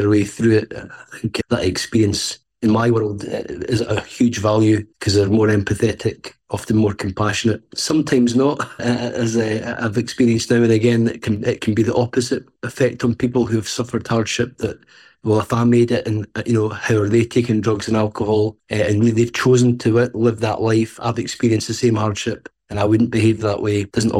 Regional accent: Livingston, Scotland, United Kingdom; I grew up in Craigshill, which is an area in Livingston, very working class area

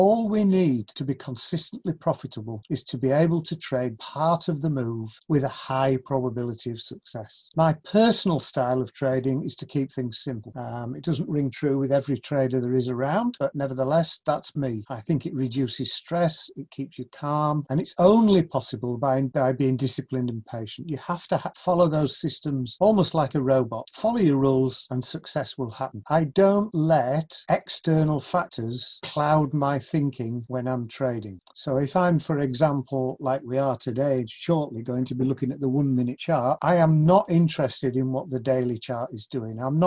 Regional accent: Leeds, Yorkshire and the Humber, United Kingdom; you probably recognize from my voice, I am from the UK. I'm from Leeds in Yorkshire. Wouldn't have it any other way. Probably the only accent of the day that's not American or Canadian

